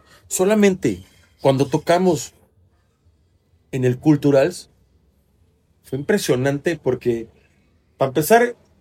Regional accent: Chiapas, Mexico; No, somos del sur, somos de Chiapas.

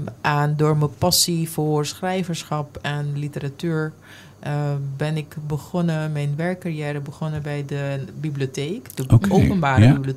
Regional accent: Curaçao; Ik ben op Curaçao geboren en opgetogen. Ik ben op bandenbouw opgegroeid.

